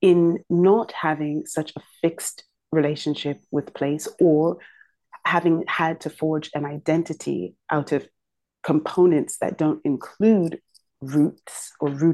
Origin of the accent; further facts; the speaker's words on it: London, United Kingdom; born there; I was born in London, that doesn't really give me a claim to that place. Or my mum is Nigerian, my father is Ghanaian. I been to Ghana almost every year for the past 30, and Nigeria is a country I know well